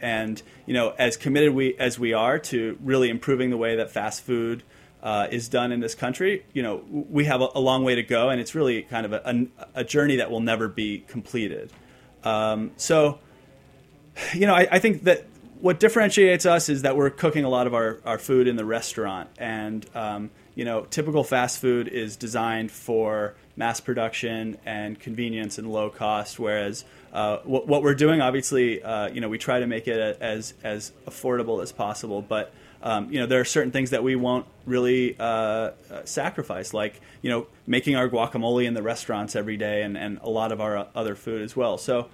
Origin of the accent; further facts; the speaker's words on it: San Diego, California, United States; I grew up in San Diego. I love little taquerias. I grew up eating in them